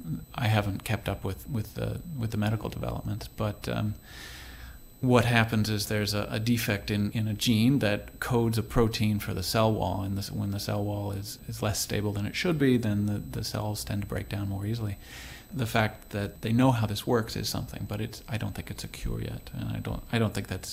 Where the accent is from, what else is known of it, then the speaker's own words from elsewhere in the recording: Seattle, Washington, United States; I'm from Seattle. I grew up there. It was not always like what it is now.